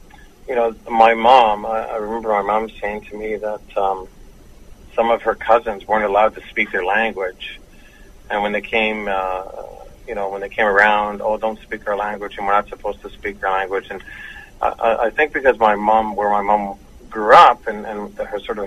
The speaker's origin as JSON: {"language": "English", "town": "Toronto", "region": "Ontario", "country": "Canada", "tie": "born or raised there", "said": "I was born and raised in downtown Toronto in a place called Regent Park, where, in my opinion, it was at that time it was a lot of Native people living there. So that was my sort of urban reserve that I grew up in."}